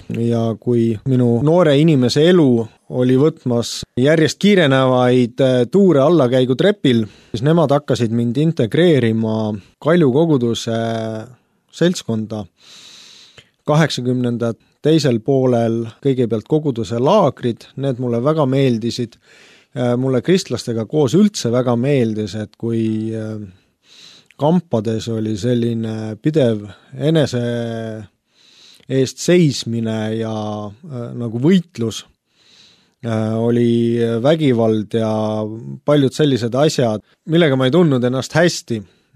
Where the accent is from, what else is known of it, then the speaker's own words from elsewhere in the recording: Tallinn, Harju County, Estonia; ma kasvasin Lasnamäel